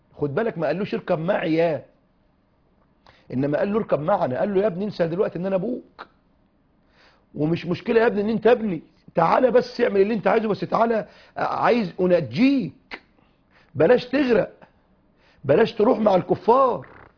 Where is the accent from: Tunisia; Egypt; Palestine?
Egypt; لنا كمصريين